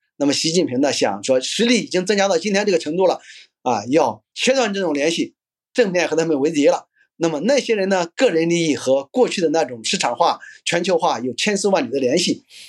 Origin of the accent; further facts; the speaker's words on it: Shandong, China; 你不如我老家山东出来的一个农民在这边有奋斗能力